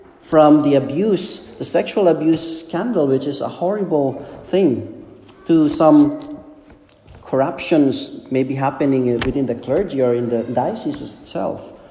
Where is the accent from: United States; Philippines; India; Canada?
Philippines; We know that I am a Filipino, so I have my own cultural background.